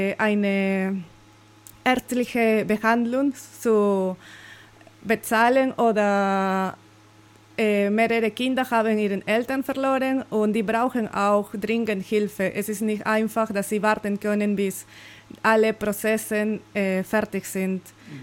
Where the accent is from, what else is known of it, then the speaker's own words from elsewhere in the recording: Lima, Peru; now in Germany; ich komme aus Lima, Peru und ich wohne in Deutschland seit 2018. Ich studiere gerade einen Master in Informatik